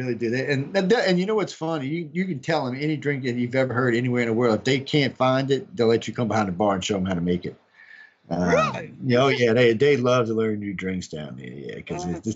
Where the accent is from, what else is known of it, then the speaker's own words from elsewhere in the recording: New Orleans, Louisiana, United States; first off, I'm a UFO chaser, not a ghosty chaser, even though I grew up in New Orleans chasing ghosts.